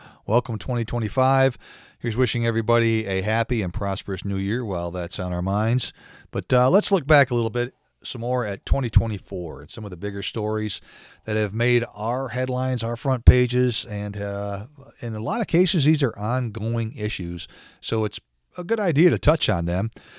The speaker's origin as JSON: {"language": "English", "town": "Fort Ann", "region": "New York", "country": "United States", "tie": "born or raised there", "said": "It's connected to the Hudson River. In fact, it passes through my hometown of Fort Ann, New York."}